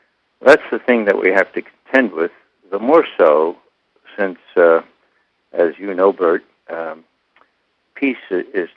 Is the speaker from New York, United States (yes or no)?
yes; Bronx, New York, United States; I'm from the Bronx, and so we used to say, I'll give you a for instance.